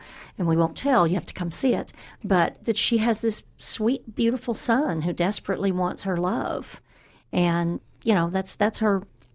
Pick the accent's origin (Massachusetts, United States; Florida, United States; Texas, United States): Texas, United States; I'm from Texas, but very far north Texas.